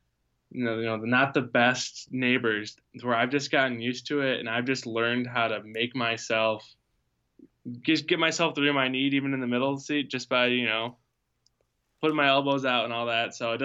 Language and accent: English; Michigan, United States; And I'm from Michigan, so I'm a little biased